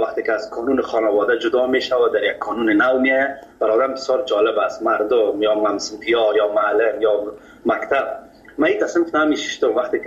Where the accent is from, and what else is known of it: Kabul, Afghanistan; born or raised there